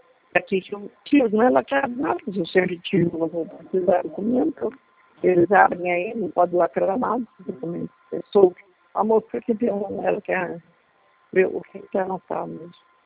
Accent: Santo Ângelo, Rio Grande do Sul, Brazil; born there; Santo Ângelo

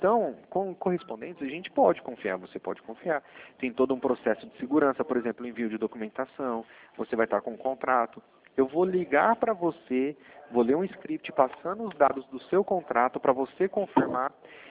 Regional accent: Dracena, São Paulo, Brazil; now in Brasília, Brazil; eu vim de Dracena, aí perto da divisa com Mato Grosso do Sul.

